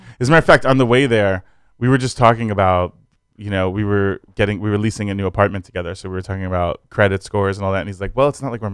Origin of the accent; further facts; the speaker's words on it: Brooklyn, New York, United States; born there; flying to New York and going to a block party on the street I was born on in Brooklyn, where he met all my family